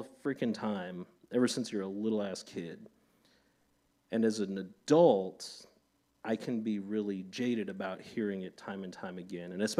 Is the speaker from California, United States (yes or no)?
no; Minneapolis, Minnesota, United States; And I grew up in the Twin Cities.